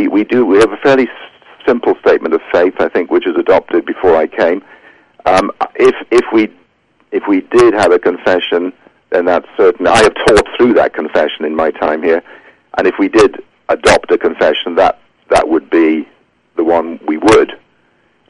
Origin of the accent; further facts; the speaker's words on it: Wales, United Kingdom; also born or lived in London; he was living in London when I was born. He was a minister in a Welsh-speaking church in London. But I was brought back. We went back to Wales. I was brought up in Wales.